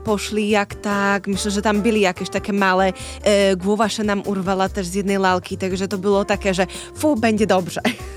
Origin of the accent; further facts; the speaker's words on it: Slovakia; Polish is a second language; Ja jestem z miejsca, ze Słowacji i rodzona w Czechosłowacji i mam ten swój taki czechosłowacki humor